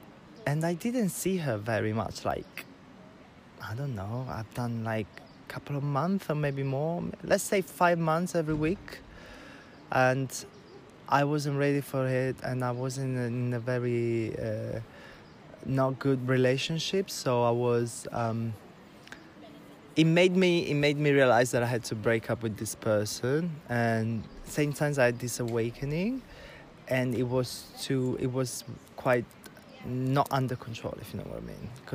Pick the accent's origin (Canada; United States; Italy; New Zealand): Italy; English is a second language; now in London, United Kingdom; I'm 34 years old and I'm from Italy, but I live in London.